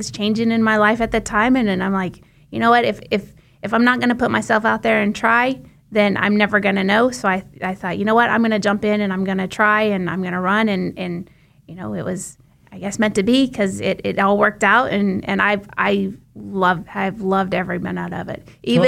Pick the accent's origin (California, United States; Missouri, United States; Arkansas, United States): Arkansas, United States; also born or lived in Hutchinson, Kansas / western Kansas; So I was born in Hutchinson and then lived in western Kansas for some time. My dad was in the meatpacking industry, so we moved to northeast Arkansas when I was in middle school.